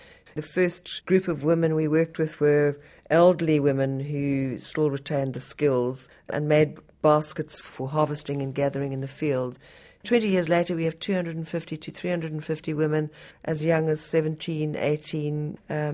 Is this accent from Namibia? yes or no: yes; Namibia; I'm from Namibia and I run a non-profit trust